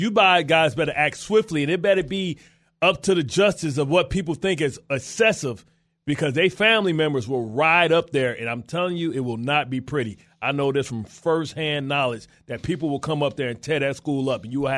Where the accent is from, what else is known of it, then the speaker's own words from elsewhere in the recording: Detroit, Michigan, United States; Now, understand this. I'm from Detroit.